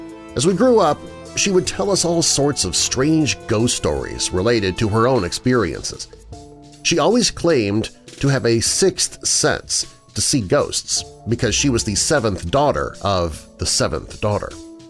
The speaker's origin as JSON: {"language": "English", "town": "Boston", "region": "East Midlands", "country": "United Kingdom", "tie": "born or raised there"}